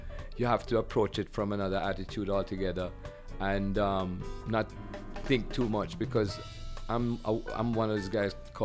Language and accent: English; Jamaica; I grew up in Jamaica playing in the recording sessions when I was like 14, 15 years old